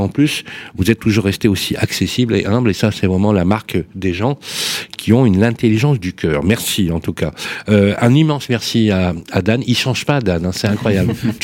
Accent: Lyon, Auvergne-Rhône-Alpes, France; j'aurais pas eu le même destin que quand j'ai grandi à la Sauvegarde ou à Balmont, à la Duchère.

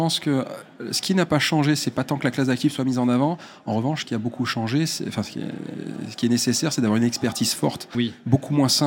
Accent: France; On est français, on est souvent négatif.

